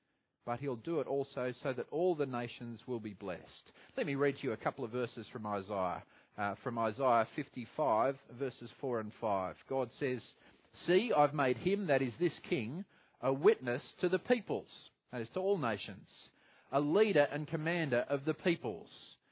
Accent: Australia; I'm Australian.

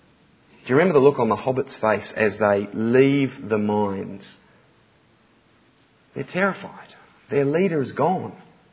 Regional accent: Canterbury, New Zealand; accent: hint of Australian; I may have a hint of an Australian accent, I am not Australian. This is my home. This is where I'm from. This is where I have grown up. And if it were possible, I'd never leave here.

